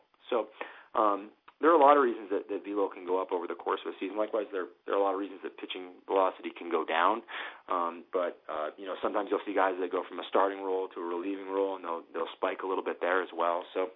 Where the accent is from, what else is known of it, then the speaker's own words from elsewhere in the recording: Maine, United States; I'm born and raised in Maine, so I grew up a, you know, kind of a Red Sox fan